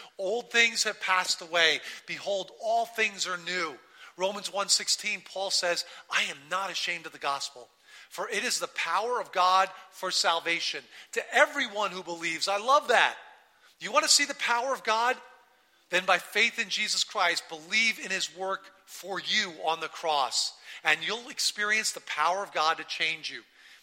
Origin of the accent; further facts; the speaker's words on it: Carlsbad, California, United States; well, I'm from Carlsbad, from San Diego, from Bonzo.